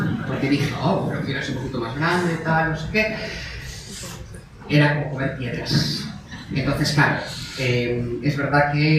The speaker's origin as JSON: {"language": "Spanish", "town": "Madrid", "region": "Community of Madrid", "country": "Spain", "said": "yo soy de Madrid"}